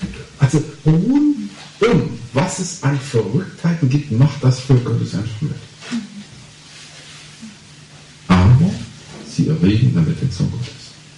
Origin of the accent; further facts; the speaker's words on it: East Germany, Germany; Ich bin 30 Jahre in der DDR aufgewachsen.